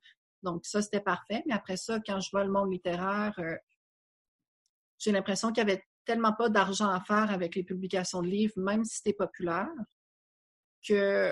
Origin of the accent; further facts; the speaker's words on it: Rimouski, Quebec, Canada; moved away as an adult; now in Montreal, Canada; Je suis née à Rimouski. J'ai vécu là environ 18 ans avant de déménager à Montréal pour étudier en littérature.